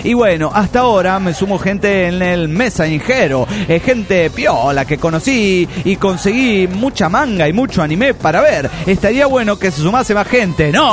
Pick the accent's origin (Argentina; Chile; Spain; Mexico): Mexico; Querétaro; de Querétaro, México.